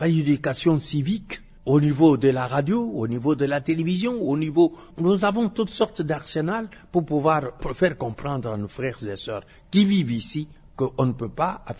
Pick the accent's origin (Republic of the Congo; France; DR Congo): DR Congo; Kasaï; quitter le Kassai, venir ici, commencer à nous comporter comme de n'importe quelle manière. Par exemple, chez nous au Kassai, on ne peut pas se permettre d'insulter une femme